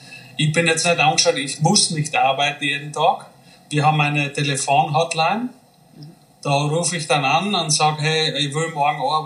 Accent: Styria, Austria; Ich sage, ja, Deutsch Landsberg kenne ich. Das ist in der Nähe von Graz. Das ist, wo meine Mutter wohnt. Gewohnt hat und wo ich aufgewachsen bin

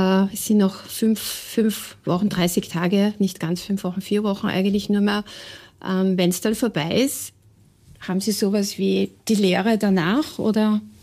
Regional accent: Vienna, Austria; als Wienerin

